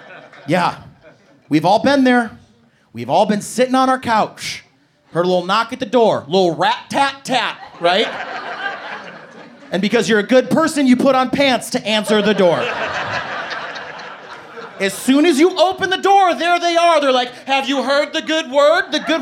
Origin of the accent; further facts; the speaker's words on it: Midwest, United States; Which growing up in the Midwest in the 90s, scary.